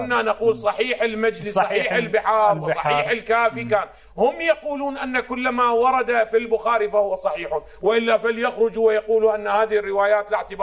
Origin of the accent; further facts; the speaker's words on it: Iraq; عندنا في العراق